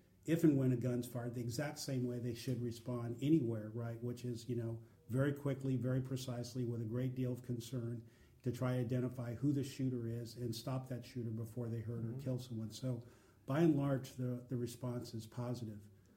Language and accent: English; Oakland, California, United States; I guess the best analogy I like to use is where I grew up in Oakland, California. Guns fire all the time.